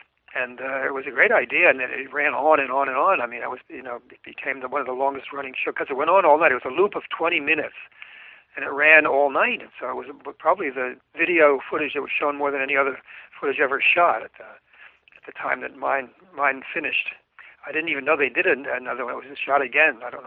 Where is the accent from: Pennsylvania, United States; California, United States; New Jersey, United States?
New Jersey, United States; born there; now in New York, United States; I live in New York. I was born in New Jersey